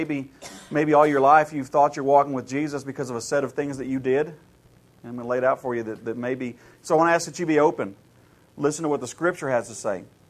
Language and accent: English; Ohio, United States; I grew up in Ohio in the 70s, which is a lot like growing up somewhere else in the 50s.